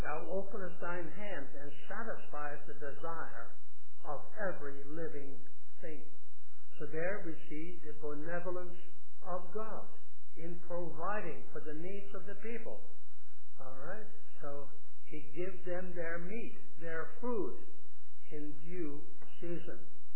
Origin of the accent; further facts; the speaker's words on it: Netherlands; Where I grew up in Holland, it was normal to have 3 offerings.